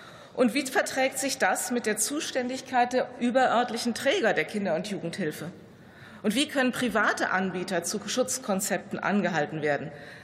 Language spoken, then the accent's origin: German; Hesse, Germany; in Hessen, wo ich herkomme